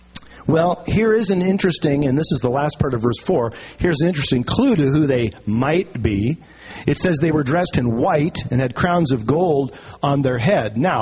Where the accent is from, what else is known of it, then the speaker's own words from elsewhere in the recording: Minnesota, United States; moved away; You know, my kids grew up out here in the Pacific Northwest, and although Sue and I were born and raised in Minnesota, most of our kids never really heard a good thunderstorm